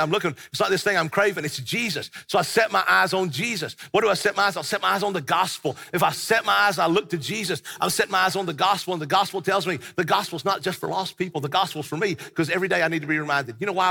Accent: Southern US, United States; because you see, I grew up here in the South, and in the South, boys grow up sometimes a little differently.

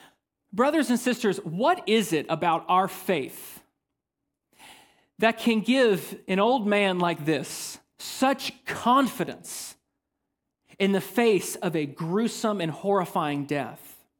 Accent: Smyrna, Tennessee, United States; I grew up here in Middle Tennessee. I grew up in Smyrna. It's my hometown.

